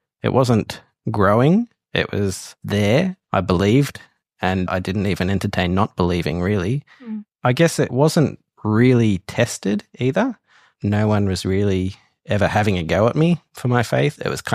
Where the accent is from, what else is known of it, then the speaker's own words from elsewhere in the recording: Warrnambool, Victoria, Australia; So it was quite a drive from where I grew up in Warrnambool.